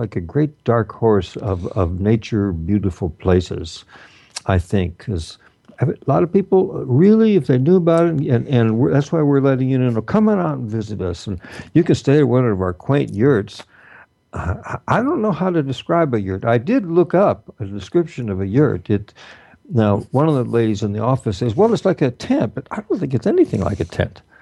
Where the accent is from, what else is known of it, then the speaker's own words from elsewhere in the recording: Missouri, United States; when I grew up in Missouri, we didn't say why or what. We said what, why.